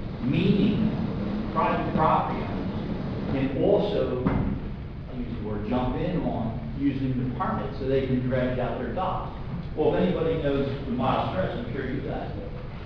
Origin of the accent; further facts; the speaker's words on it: New Jersey, United States; I happen to love this smell. I'm from South Jersey. I love it when I'm coming across the causeway, and I know I'm home